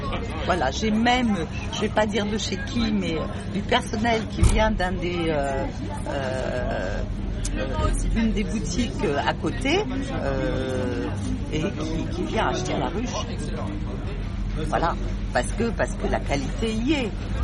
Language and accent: French; Paris, Île-de-France, France; je suis une pure parisienne et la campagne, c'est vraiment pas mon truc.